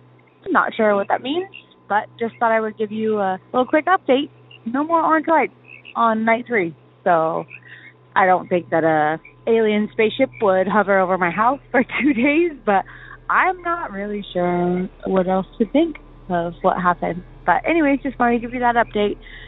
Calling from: Washington, United States; I'm calling from the Northwest, specifically Washington, about the orange triangular shape of lights I saw in the sky.

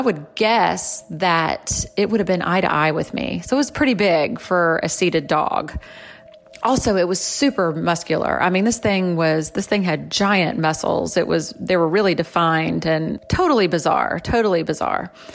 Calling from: Florida, United States; I am calling you from Florida

